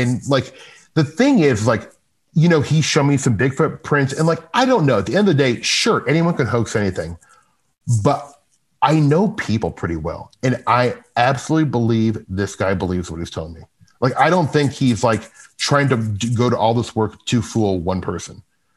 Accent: Omaha, Nebraska, United States; hey, I'm a writer from Omaha and I'm researching this.

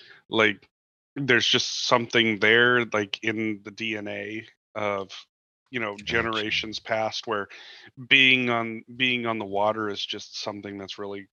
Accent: Midwest, United States; Because I don't know that that's necessarily because I grew up in the Midwest thing.

